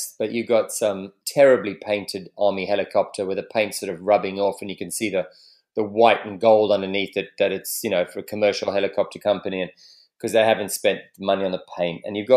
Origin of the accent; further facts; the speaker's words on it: South Africa; American TV shows that I grew up in South Africa watching, like The Dukes of Hazzard, The Fall Guy